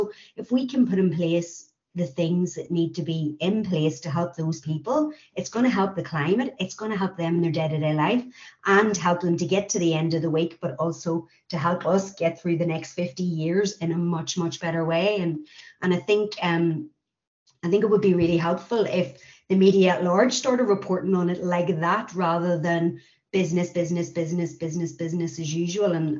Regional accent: Northern Ireland, United Kingdom; rural communities, like I grew up in Tyrone in the middle of nowhere, well, just outside a well-known, very working class town.

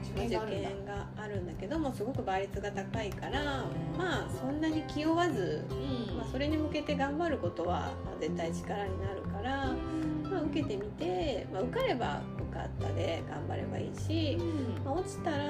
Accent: Kobe, Hyogo, Japan; いつもその地元の神戸のオーナー会には参加していたんだけど

